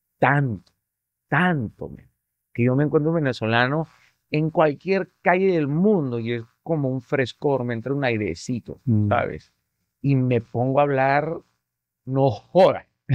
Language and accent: Spanish; Mexico; born there; yo nací en México, el corazón me nació en México, pero un pedazo del alma me nació allá